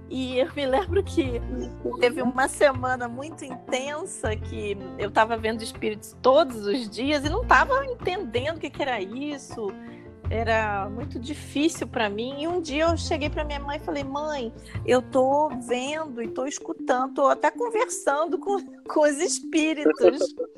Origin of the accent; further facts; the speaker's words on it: Rio de Janeiro, Brazil; Eu sou do Rio de Janeiro, a minha família toda é católica, eu sou a primeira espírita.